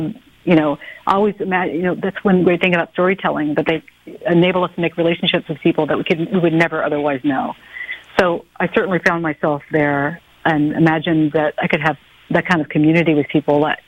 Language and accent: English; the South, United States; And, of course, I grew up in the South, and people were telling stories left and right.